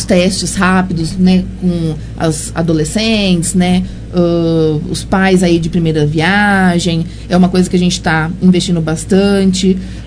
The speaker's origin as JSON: {"language": "Portuguese", "town": "Monte Alto", "region": "São Paulo", "country": "Brazil", "said": "Sou de Monte Alto."}